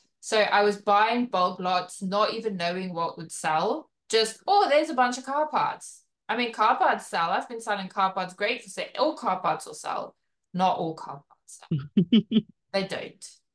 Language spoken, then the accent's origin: English; South Africa; I'm also originally from South Africa and we don't have eBay.